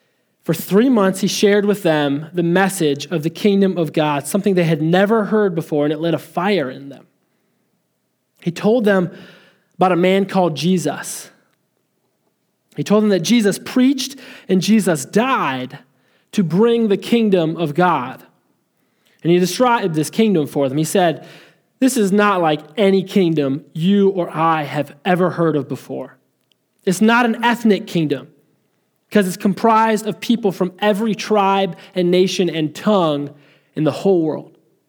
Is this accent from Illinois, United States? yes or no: yes; Chicago, Illinois, United States; Many of you know, I'm from Chicago, big old Bears fan, the Bears.